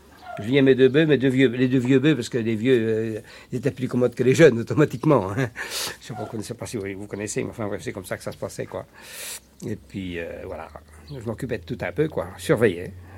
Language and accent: French; Trieste, Friuli-Venezia Giulia, Italy; moved away; Moi, je suis natif de Trieste, par contre. Je suis natif de Trieste